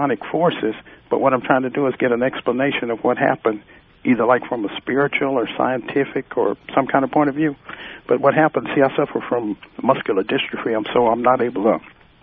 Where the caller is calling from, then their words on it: El Reno, Oklahoma, United States; I'm calling from a little bitty town called El Reno, Oklahoma.